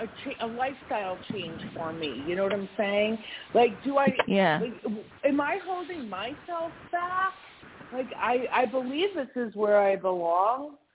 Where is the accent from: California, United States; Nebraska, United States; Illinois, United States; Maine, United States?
Illinois, United States; now in Wisconsin, United States; I am in Wisconsin, but I'm from Illinois.